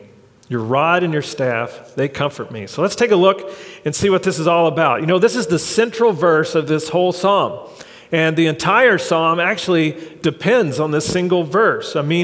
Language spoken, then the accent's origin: English; Arkansas, United States; Aikman was from Arkansas, just like I was